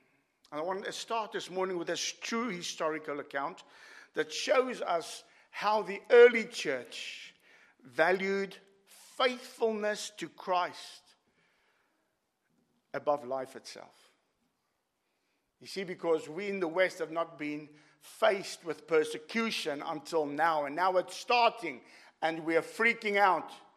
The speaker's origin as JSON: {"language": "English", "country": "South Africa", "said": "I'm a South African. I'm tough and I'm hard"}